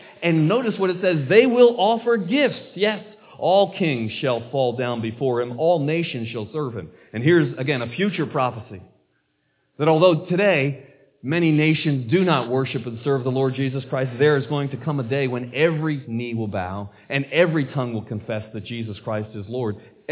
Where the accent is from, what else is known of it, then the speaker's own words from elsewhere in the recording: Trenton, New Jersey, United States; born there; I was born in Trenton, New Jersey. It's an unpleasant town in many respects.